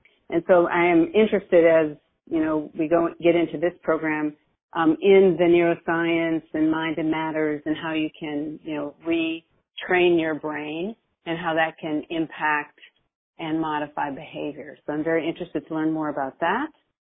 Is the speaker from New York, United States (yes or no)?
no; Houston, Texas, United States; I'm from Houston, and I recently retired.